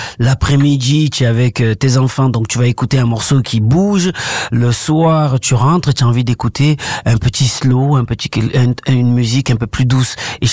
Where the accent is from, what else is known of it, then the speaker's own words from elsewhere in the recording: Comoros; Je suis originaire des Comores.